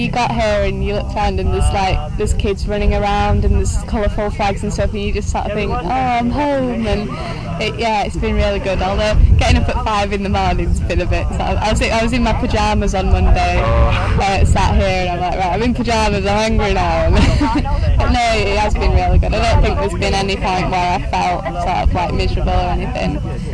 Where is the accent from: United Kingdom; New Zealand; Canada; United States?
United Kingdom; Yorkshire and the Humber; Like, I'm from Yorkshire